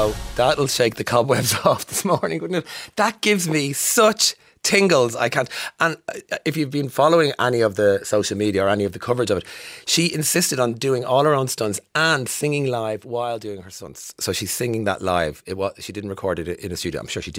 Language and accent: English; Ireland; and you go to a concert as an Irish person, naive and young